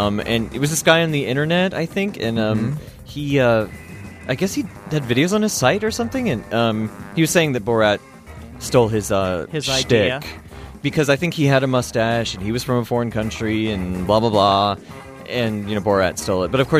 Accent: Southern US, United States; I mean, I'm from the South and all that, but, right.

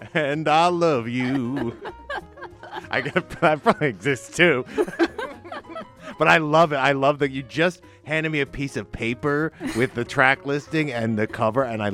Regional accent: Point Pleasant, New Jersey, United States; Yeah, I'm from Point Pleasant. Yes. And the country town of Point Pleasant, New Jersey.

